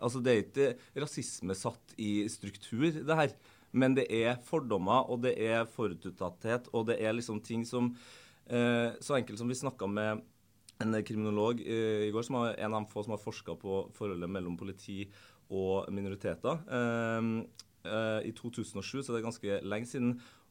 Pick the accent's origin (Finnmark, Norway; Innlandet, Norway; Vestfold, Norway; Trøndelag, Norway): Trøndelag, Norway; Og det verste med det her, som trønder, det jo at alle påpeker at akkurat når det gjelder tollen da, så det jo kun Værnes.